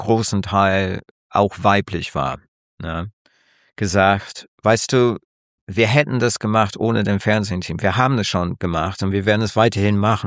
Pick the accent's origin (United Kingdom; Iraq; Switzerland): United Kingdom; German is a second language; Man merkt, ich bin Brite, man hört es raus, aber ich musste auch jahrelang lernen, wie man auf Deutsch präsentiert.